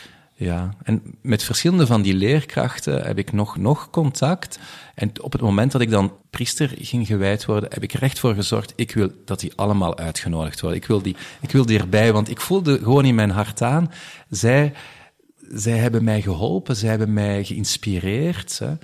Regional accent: Leuven, Flemish Brabant, Belgium; Dat was in Leuven, want ik ben van Leuven afkomstig

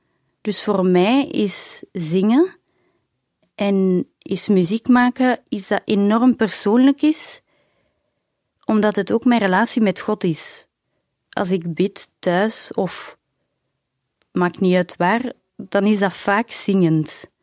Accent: Brussels, Brussels-Capital Region, Belgium; ik ben opgegroeid in Brussel. Mijn vader is een Brusselaar, mijn moeder een Hollandse. En wij gingen ook regelmatig in het Frans naar de kerk.

